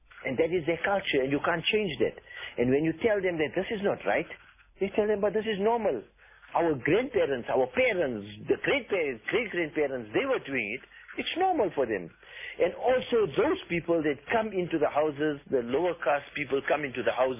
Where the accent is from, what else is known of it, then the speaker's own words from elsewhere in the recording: South Africa; We, as Indians, we come from South Africa